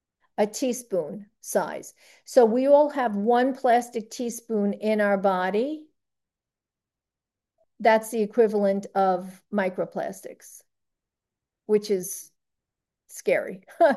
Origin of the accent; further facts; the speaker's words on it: New York, United States; I'm from New York, so yeah, we don't get that kind of food down here